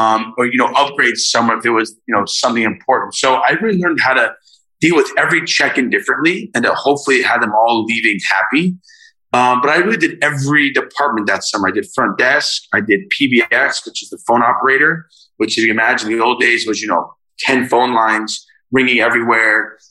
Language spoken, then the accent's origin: English; Miami Beach, Florida, United States; I was born and raised in Miami Beach.